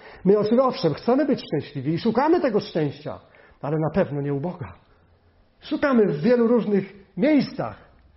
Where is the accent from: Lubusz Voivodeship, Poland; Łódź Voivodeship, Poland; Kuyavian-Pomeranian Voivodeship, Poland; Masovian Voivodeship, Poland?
Kuyavian-Pomeranian Voivodeship, Poland; Urodziłem się w centralnej Polsce, w województwie kujawsko-pomorskim.